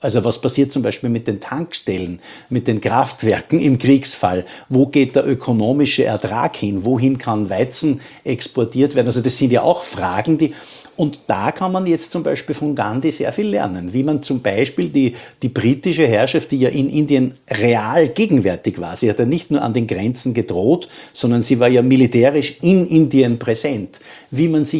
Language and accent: German; Austria; als Österreicher